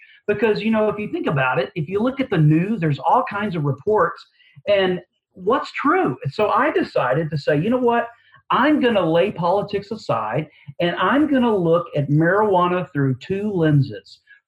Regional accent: the South, United States; You know, I grew up in the Bible Belt and so forth

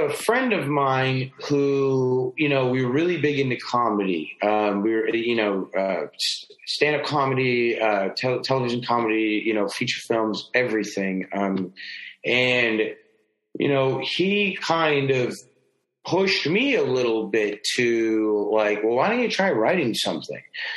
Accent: Syracuse, New York, United States; there's a movie studio now in Syracuse, like, in my hometown

